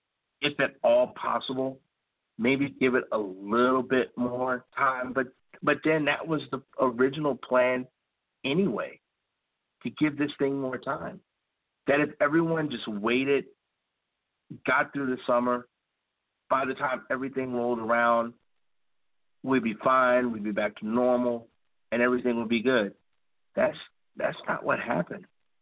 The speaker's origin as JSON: {"language": "English", "town": "Chicago", "region": "Illinois", "country": "United States", "said": "I'm originally from Chicago, and in Chicago, it can get cold."}